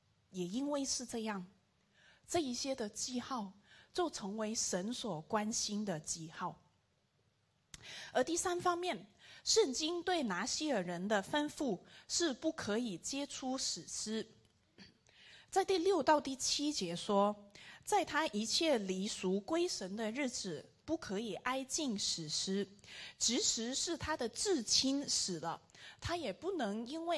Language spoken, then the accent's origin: Chinese; Hong Kong; moved away; 我是从香港来的，然后呢有一次我就从就是回去香港探亲啊